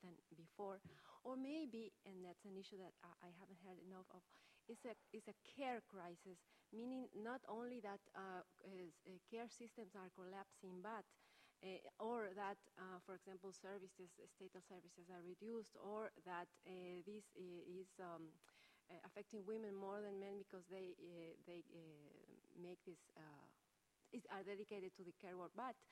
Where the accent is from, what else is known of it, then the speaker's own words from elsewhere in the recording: Ecuador; from Ecuador.